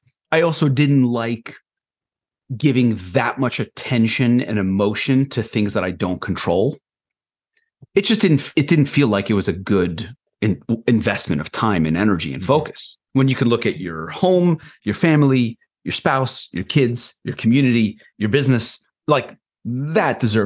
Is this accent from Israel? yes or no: yes; Israel; I've mentioned in the past, I'm from Israel and have a lot of family there and cousins in the army and everything.